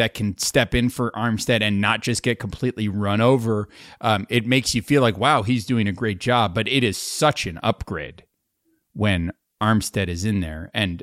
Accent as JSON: {"language": "English", "town": "Pembroke Pines", "region": "Florida", "country": "United States", "tie": "born or raised there", "lives_now": "New York, United States", "said": "We grew up in South Florida. That's where we're from, born and raised. The booming metropolis of Pembroke Pines, Florida."}